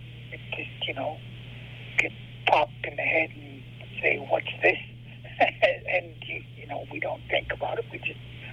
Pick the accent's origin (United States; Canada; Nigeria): Canada; Yet at the same time, we're Canadian.